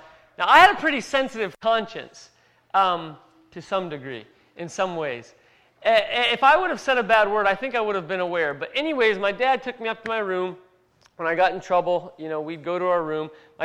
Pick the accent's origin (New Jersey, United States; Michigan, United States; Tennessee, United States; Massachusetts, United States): Michigan, United States; So, I was born in 1982. I'm 34 years old. I'll be 35 this year in Michigan. I'm from Michigan.